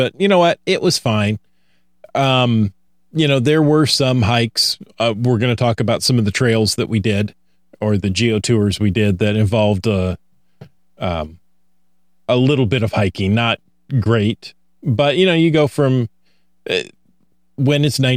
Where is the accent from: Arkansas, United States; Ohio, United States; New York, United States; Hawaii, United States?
Ohio, United States; You know, I grew up in Ohio and I would always tell people, and I still will.